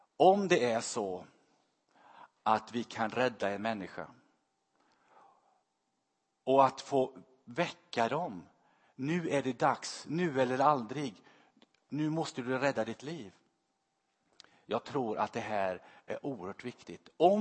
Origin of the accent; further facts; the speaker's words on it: Sweden; Vi är ju svenskar också.